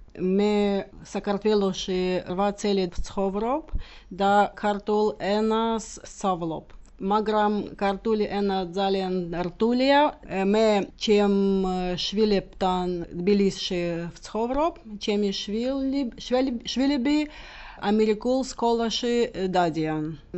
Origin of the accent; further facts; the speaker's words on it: Minsk, Belarus; moved away as an adult; now in Vienna, Austria; Родилась я в Белоруссии, не в Минске, а в маленьком городке на границе с Россией, откуда родом была моя мама. Но всю жизнь мою в белорусскую бытность я жила в Минске. Ходила в школу в Минске, училась сначала в университете лингвистическом, а потом переехала в 95-м году в Вену